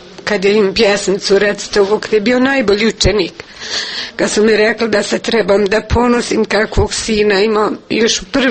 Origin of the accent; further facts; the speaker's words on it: Konjević Polje, Republika Srpska, Bosnia & Herzegovina; Rodom sam od Konjević polja u Glogovoj sam bila udata.